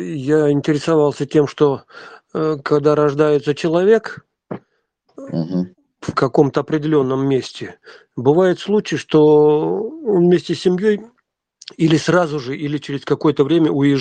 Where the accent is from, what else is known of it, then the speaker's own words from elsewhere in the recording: Komi Republic, Russia; born there; Не, ну я думал, ты интересно именно то место, где я родился.